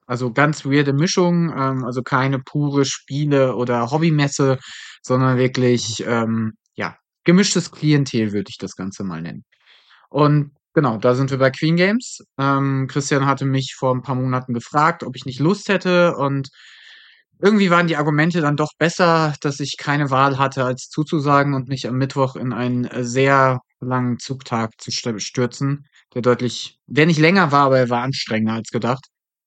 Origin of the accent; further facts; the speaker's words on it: North Rhine-Westphalia, Germany; Also ich komme ja aus der Ecke und ich kann sagen, Oer-Erkenschwick ist nicht schön.